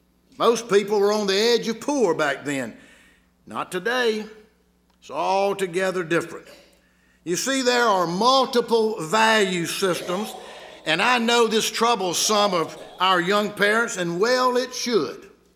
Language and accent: English; Albany, United States; When I was growing up in Albany